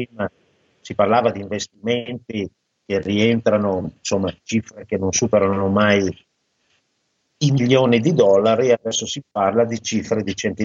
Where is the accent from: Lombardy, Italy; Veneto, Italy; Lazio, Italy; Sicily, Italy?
Lombardy, Italy; Mantua; moved away as an adult; Io sono originariamente di Mantova.